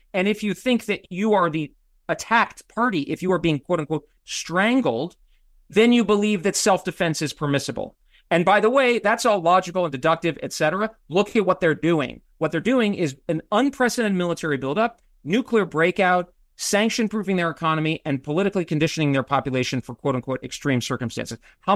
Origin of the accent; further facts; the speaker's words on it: United States; as an American, I can say, having spent some time in California and Texas